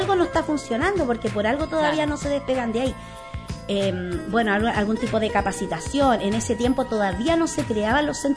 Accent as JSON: {"language": "Spanish", "town": "Tocopilla", "region": "Antofagasta", "country": "Chile", "said": "Somos las mujeres de Tocopilla, las emprendedoras."}